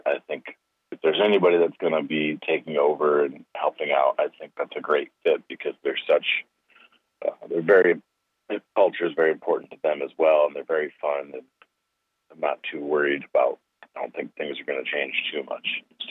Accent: Kalamazoo, Michigan, United States; I have a lot of pride in the fact that, you know, we're from Kalamazoo, Michigan.

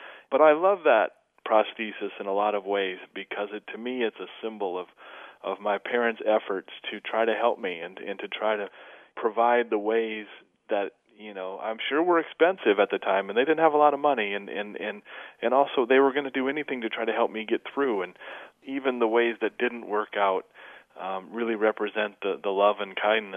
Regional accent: Flint, Michigan, United States; There was a lot of economic strife and chances to get into trouble growing up in Flint.

